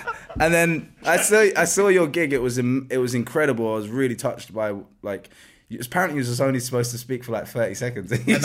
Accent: London, United Kingdom; because I'm from West London.

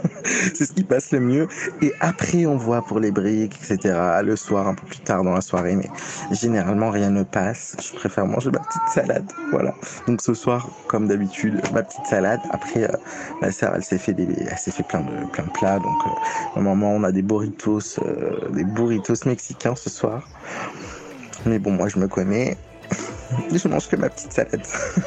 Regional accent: Morocco; je suis marocain.

